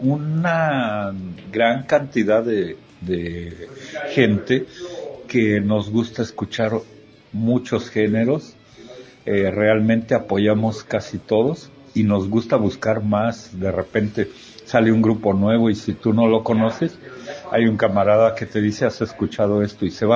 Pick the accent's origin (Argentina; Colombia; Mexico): Mexico; es un nombre grandioso para nosotros como mexicanos